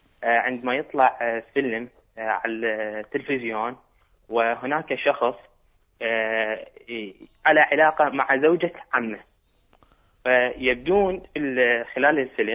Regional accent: Iraq; moved away; أنا من العراق لكن عايش خارج العراق للدراسة.

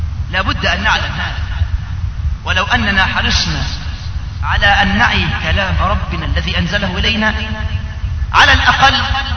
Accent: Egypt; اللي كانوا عايشين في وسطنا كمصريين

